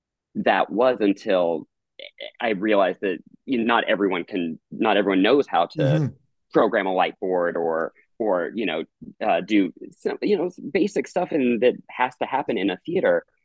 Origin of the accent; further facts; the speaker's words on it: Lincoln, Nebraska, United States; But I grew up in Lincoln, Nebraska, and saw when I was like 4 or 5 years old, saw in our shopping mall like a little skit presentation